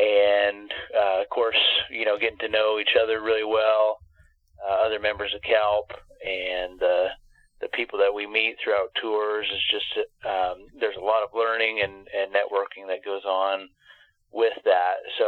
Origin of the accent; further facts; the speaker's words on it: Palisade, Colorado, United States; I'm from Western Colorado. I actually born and raised in Palisades. So I'm back home now. I lived in Montrose for a time. So I'm kind of a Western Colorado guy.